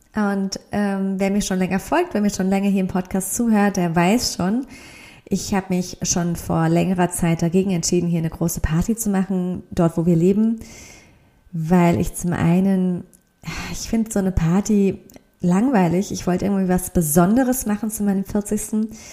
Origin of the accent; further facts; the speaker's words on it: Mainz, Rhineland-Palatinate, Germany; now in Nagold, Germany; ich liebe meine Heimatstadt Mainz und meine neuen Freundinnen hier in Nagold